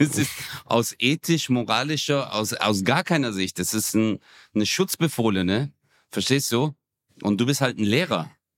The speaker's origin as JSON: {"language": "German", "country": "Germany", "said": "Nee, ich bin Deutscher, aber im Deckmantel des Türken sage ich halt manchmal Hitler."}